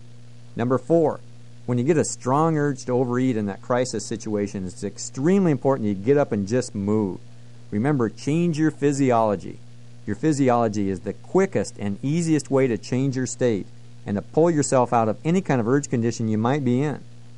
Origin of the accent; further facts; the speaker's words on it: Iowa, United States; I don't know about you, but I grew up in Iowa, and on every holiday, we got together.